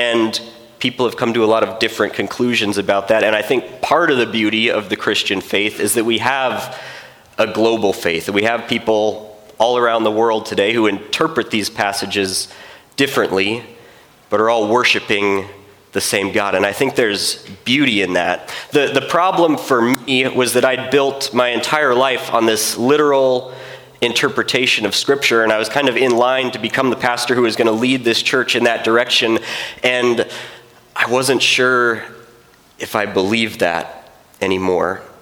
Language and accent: English; Belfair, Washington, United States; I was raised here in Belfair, Washington. I grew up out by Panther Lake on about 8 acres out there. And then when I was in high school, my parents moved into Lakeland Village.